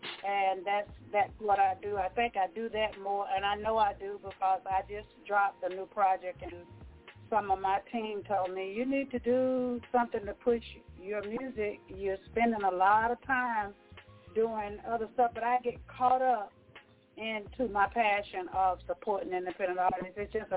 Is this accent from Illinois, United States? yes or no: no; Alabama, United States; now in Atlanta, United States; I am hailing from the Atlanta, Georgia area at this time, a native of Alabama, a preacher's kid, one of 14 children.